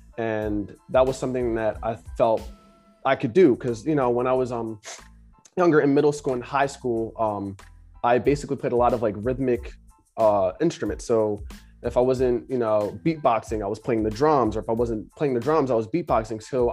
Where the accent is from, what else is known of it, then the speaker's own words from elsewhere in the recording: Norristown, Pennsylvania, United States; I was born and raised in the Norristown area, but right now I reside in Pottstown.